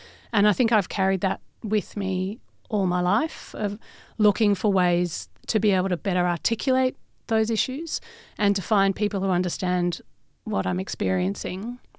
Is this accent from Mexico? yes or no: no; South Africa; As a white South African, a particular experience during apartheid, before it changed, before Mandela was released. And it was sad, you know, it was a sad place to grow up.